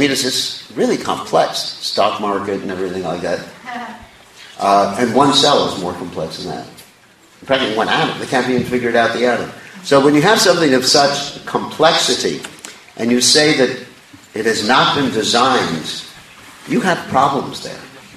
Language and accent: English; New York, United States; born there; I was born in New York, and I still can't figure it out.